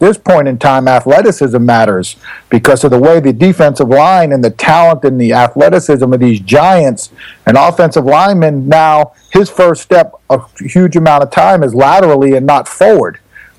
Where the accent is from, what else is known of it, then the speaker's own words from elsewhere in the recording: Inwood, New York, United States; The best part of when I grew up in Inwood, New York, I played at Lawrence High School, the same high school that my dad played with and played with my high school coach.